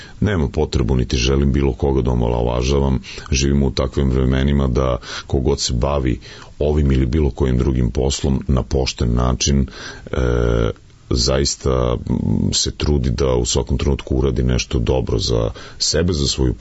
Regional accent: Nadalj, Vojvodina, Serbia; also born or lived in Vrbas / Kula; Nadalj. To je selo jedno pored Srbobrana. Ja sam rođen u Vrbasu i neposredno posle toga sam živio u tom selu koje se zove Nadalj, jedno prelepo selo u Bačkoj. Pa tek posle toga u Kuli, pa u Vrbasu srednja škola i onda u Beograd, na fakultet.

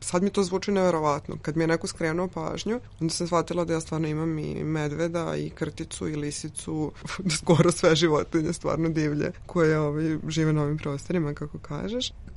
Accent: New Belgrade, Belgrade, Serbia; jer ja sam odrasla na Novom Beogradu

